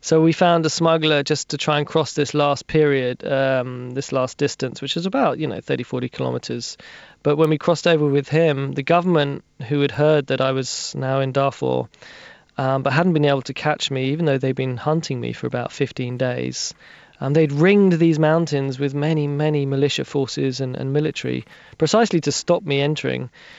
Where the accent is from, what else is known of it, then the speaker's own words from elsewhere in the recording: Hackney, London, United Kingdom; myself, I'm a freelancer from Hackney, East London